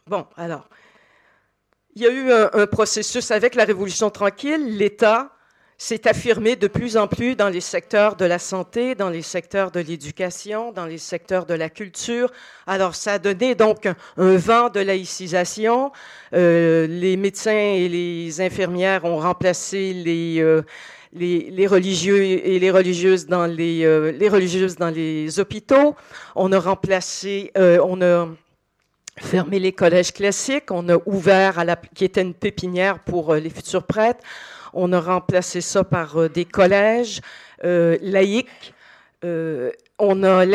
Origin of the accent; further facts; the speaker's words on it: Quebec, Canada; c'est que chez nous, au Québec et au Canada, il y a aussi le multiculturalisme